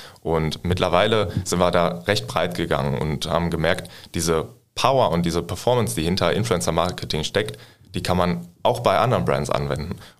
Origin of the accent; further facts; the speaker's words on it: North Rhine-Westphalia, Germany; born there; now in Hamburg, Germany; Ja, Kleinstadt neben Düsseldorf